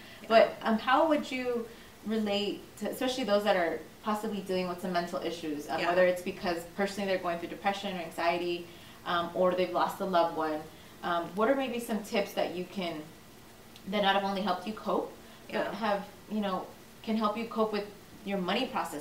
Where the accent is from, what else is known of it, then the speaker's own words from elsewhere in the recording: Inglewood, California, United States; We grew up in Inglewood, so, and she would tell us, she's like, we live in the most fortunate country in the world.